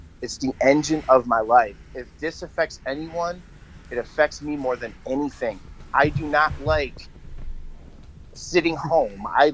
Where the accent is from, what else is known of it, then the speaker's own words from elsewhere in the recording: Buffalo, New York, United States; I'm from Buffalo. So they're northern guys, and they're starting to dip in the south.